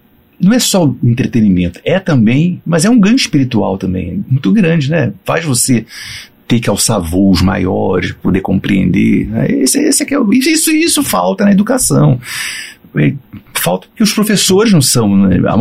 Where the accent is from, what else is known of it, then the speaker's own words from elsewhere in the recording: Rio de Janeiro, Brazil; Eu sou carioca.